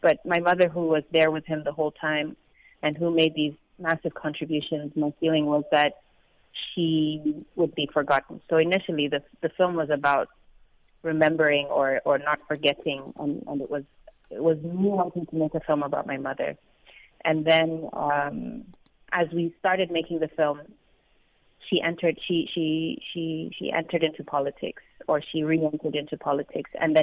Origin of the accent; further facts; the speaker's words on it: Nairobi, Kenya; also born or lived in South Sudan; And I'm from South Sudan. I grew up in Kenya, in Nairobi.